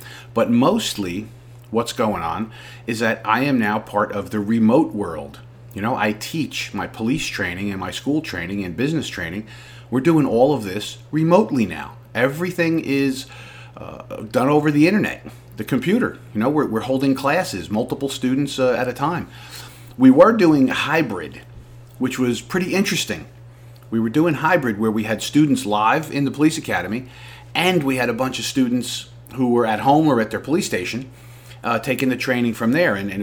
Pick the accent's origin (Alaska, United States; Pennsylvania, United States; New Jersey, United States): New Jersey, United States; I'm from Jersey. You know, right across the water there is New Jersey.